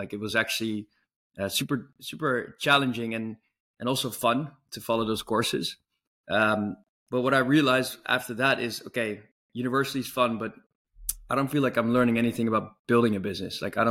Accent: Tokyo, Japan; English is a second language; also born or lived in Amsterdam / Italy / Barcelona / United States; But I was born in Amsterdam, but I was raised abroad. So we moved around every 5 years. I spent most of my youth in Tokyo, actually in Japan, but moved to Italy, Barcelona, the US, Hong Kong.

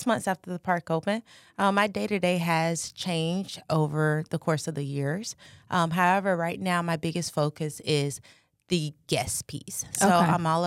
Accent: Winter Haven, Florida, United States; I am born and raised in Winter Haven.

